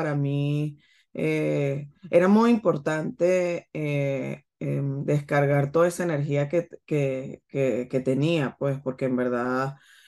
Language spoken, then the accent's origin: Spanish; Venezuela; moved away; soy de Venezuela igual y bueno, vine a este país hace 10 años. En 2 días cumplo 10 años acá.